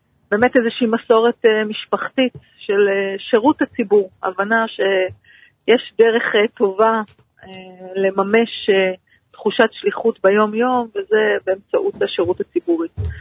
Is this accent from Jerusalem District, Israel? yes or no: yes; Jerusalem, Jerusalem District, Israel; אני ירושלמית